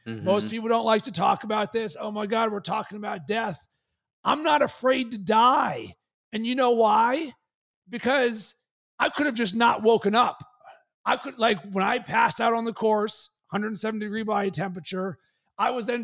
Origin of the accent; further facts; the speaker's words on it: Pittsburgh, Pennsylvania, United States; And I'm from Pittsburgh and I'm a Steelers fan.